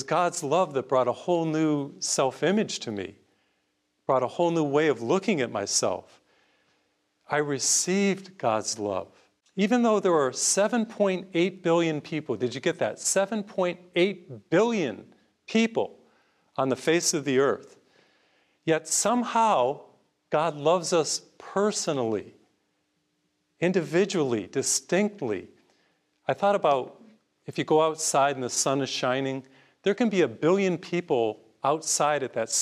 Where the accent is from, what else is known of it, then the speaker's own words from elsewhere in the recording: United States; born there; thank you that I was born in the United States